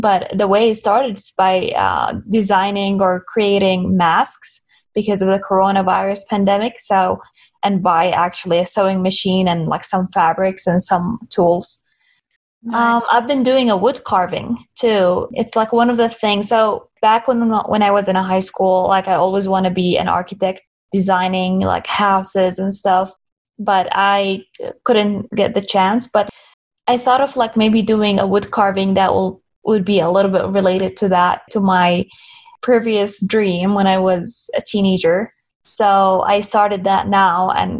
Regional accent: Eastern Province, Saudi Arabia; English is a second language; moved away as an adult; also born or lived in Texas, United States / Washington, D.C., United States; now in Draper, United States; I'm from Saudi Arabia, from the East Province in Saudi Arabia. And I moved to the United States in 2011. And I lived in different states. I lived in Texas for a while, and then I moved to Washington, D.C. And now I live in Draper, Utah.

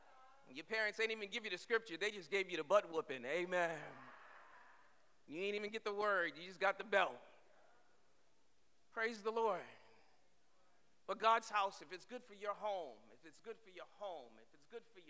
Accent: Roxbury, Massachusetts, United States; born there; I was born in Roxbury. I know Roxbury quite well.

